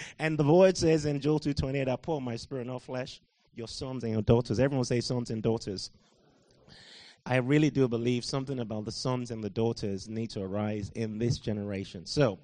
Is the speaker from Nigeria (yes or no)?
yes; Nigeria; also born or lived in Liberia; I grew up mostly in Nigeria, left when I was 17, came to the UK in 2001.